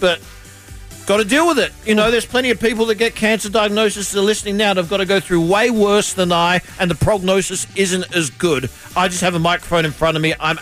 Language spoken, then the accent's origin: English; Australia; He said it stems from me growing up in Australia where there's no ozone layer and playing sports, having to constantly look at the sun.